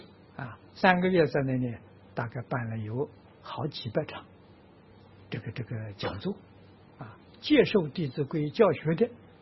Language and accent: Chinese; Tangchi, Anhui, China; 所以我们在我的老家啊，安徽汤池啊，用这个小地方做一个试验啊